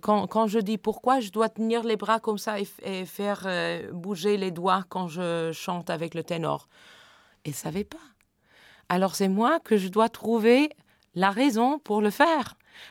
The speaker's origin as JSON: {"language": "French", "country": "United States", "second_language": "French", "said": "parce que c'est quelque chose qui manque chez nous aux États-Unis, la connaissance de scène."}